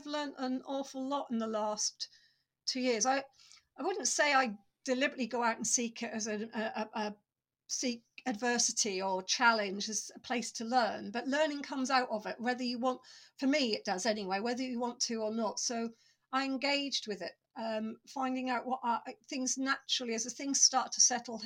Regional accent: East of England, United Kingdom; So I grew up in Norfolk.

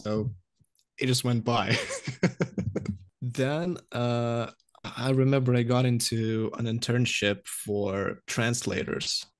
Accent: Lithuania; and by that I'm from Lithuania.

